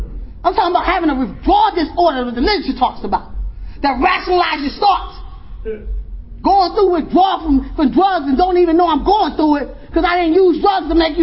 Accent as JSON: {"language": "English", "town": "Philadelphia", "region": "Pennsylvania", "country": "United States", "said": "I come from North Philadelphia. We fight."}